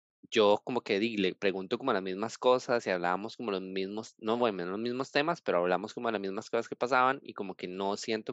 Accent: Costa Rica; ah, nosotros somos de Costa Rica, estamos viajando

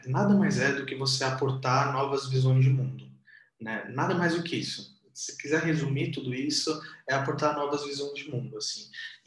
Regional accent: São Paulo, Brazil; also born or lived in Santo André; sou de família nordestina também, que veio do interior ali do Ceará, se jogaram aqui em São Paulo, nasci em Santo André, fui criado na zona leste de São Paulo ali até os meus 20 e poucos anos.

